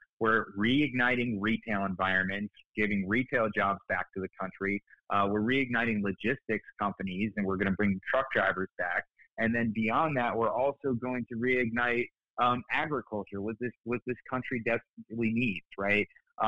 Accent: Florida, United States; when I meet somebody in the country and they ask me where I'm from and I say I'm from South Florida

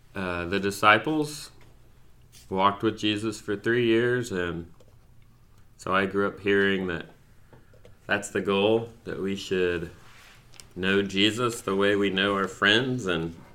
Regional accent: Bible Belt, United States; As an American male growing up in the Bible Belt

